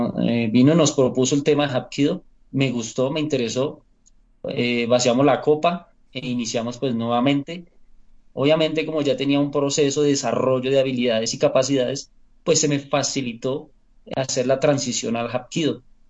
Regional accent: Soacha, Cundinamarca, Colombia; tengo 34 años de edad. Soy del país de Colombia, de un municipio llamado Soacha, en un departamento llamado Cundinamarca, muy cerca o muy pegado a la capital de la República de Colombia.

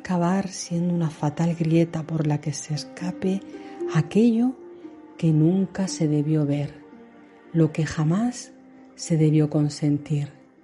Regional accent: Murcia, Region of Murcia, Spain; Empezamos, como no, en la ciudad de Murcia, desde la que se graba el programa. Yo soy de Murcia también.

